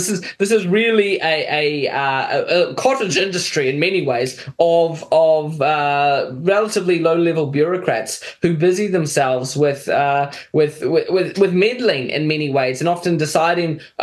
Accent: Mozambique; I grew up in Mozambique. I grew up in a country that was part of the Second World, that was a Soviet satellite state.

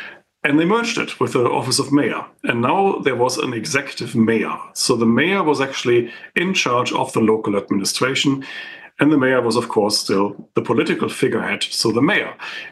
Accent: Essen, North Rhine-Westphalia, Germany; also born or lived in Gelsenkirchen; And I remember in my hometown was Essen, but in the town where I was born and neighboring city of Gelsenkirchen

